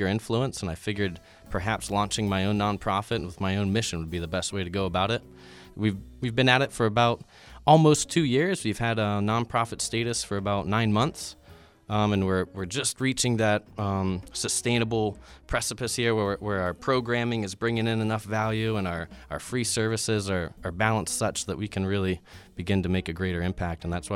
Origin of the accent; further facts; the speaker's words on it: Pittsburgh, Pennsylvania, United States; also born or lived in Dayton; So I was born in Dayton, moved to Pittsburgh at a young age. Grew up in the Pittsburgh area.